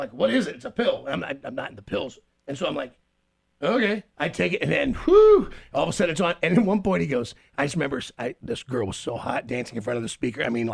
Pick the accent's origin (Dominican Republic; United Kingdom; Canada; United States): United States; Kansas City; Sure, I'm from Kansas City. I do this all the time.